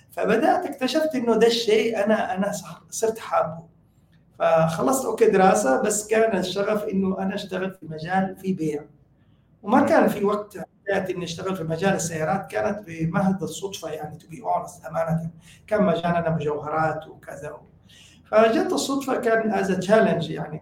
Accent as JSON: {"language": "Arabic", "country": "Syria", "said": "يعني أنا سوري"}